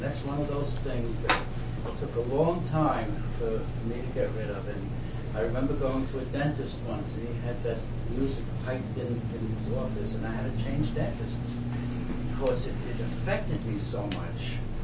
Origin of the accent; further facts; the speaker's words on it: New York, United States; I grew up in the Bronx, and very few totally intact homes.